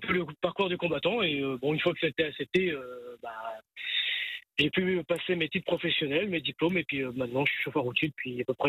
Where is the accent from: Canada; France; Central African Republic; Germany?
France; Angers, Pays de la Loire; je reprends une autre remorque que je dois redescendre à Angers, parce que moi, je viens d'Angers